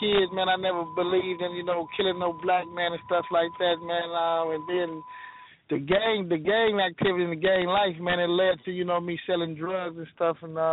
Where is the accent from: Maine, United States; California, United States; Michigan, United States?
California, United States; Los Angeles; I grew up in South Central L.A., man. I grew up in the 30s, man, you know.